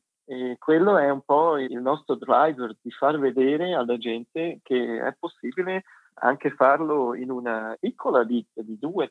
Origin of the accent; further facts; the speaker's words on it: Poschiavo, Graubünden, Switzerland; Perché io sono da Poschiavo, no? E ho potuto, sono 40 anni che sono più a Poschiavo, ma adesso sono ritornato a casa